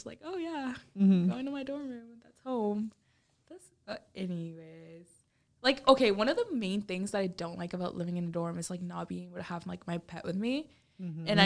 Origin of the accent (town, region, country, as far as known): Houston, Texas, United States; English is a second language